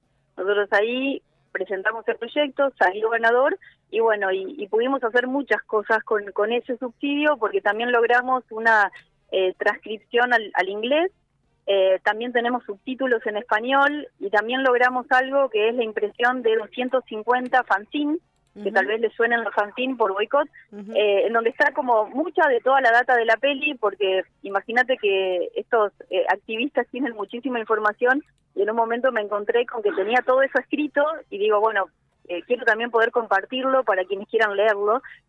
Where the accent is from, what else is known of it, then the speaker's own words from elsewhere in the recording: Rafaela, Santa Fe, Argentina; en Rafaela, de donde soy yo